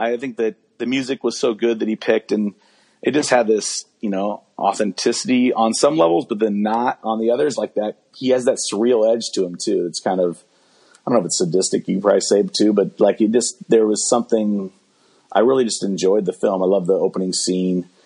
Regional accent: Midwest, United States; And he's like, where are you from? I said, oh, I'm from the Midwest.

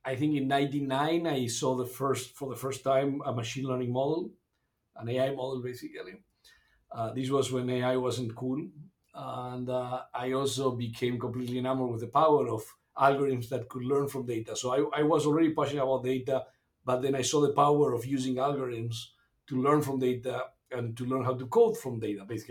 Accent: Uruguay; I was born and raised in Uruguay. I grew up in a farm 3 hours north of Montevideo, the capital city of Uruguay.

